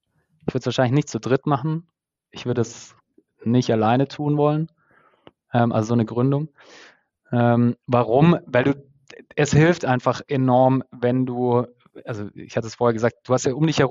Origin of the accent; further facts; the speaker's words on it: Baden-Württemberg, Germany; now in Berlin, Germany; aus dem Stuttgarter Raum, wo ich herkomme